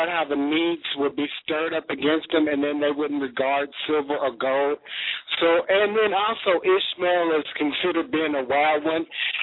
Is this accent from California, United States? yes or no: yes; California, United States; because I grew up in California